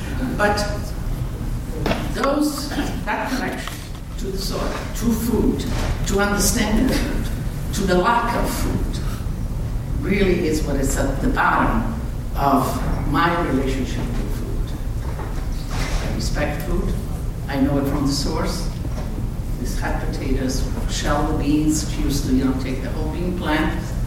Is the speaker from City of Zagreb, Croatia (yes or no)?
no; Istria County, Croatia; also born or lived in Italy; now in United States; you see, I come from Istria. I was born in Istria. Istria is no longer Italy.